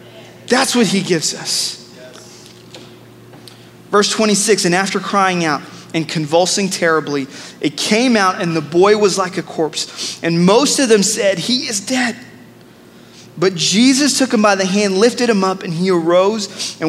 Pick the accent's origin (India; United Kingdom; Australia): India; And I realized the other day as an Indian, when I talk about a praying elephant, I got to clarify some stuff.